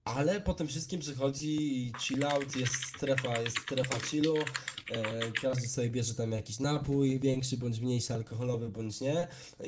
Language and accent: Polish; Kraków, Lesser Poland, Poland; ja jestem z Krakowa